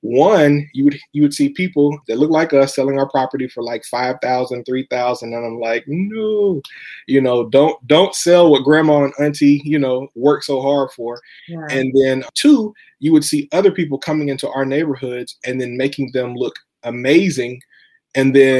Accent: Little Rock, Arkansas, United States; I'm from Little Rock, Arkansas. I went to a small private HBCU in the heart of Little Rock, Arkansas Baptist College. And my mom, everybody on my mom's side is from Jamaica.

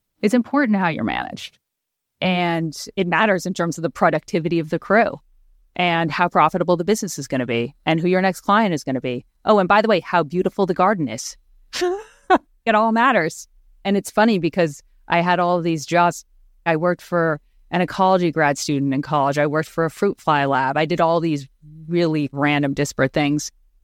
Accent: Singapore; born there; also born or lived in London / Tokyo / India; I grew up overseas. I was born in Singapore, lived in London, Tokyo, and my parents moved to India when I went off to school.

